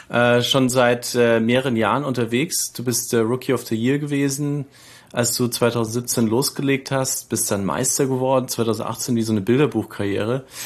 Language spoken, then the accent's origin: German; Nuremberg, Bavaria, Germany; ich komme aus Nürnberg, also ganz in der Nähe, was wir sagen, wirklich die Frankenmetropole ist.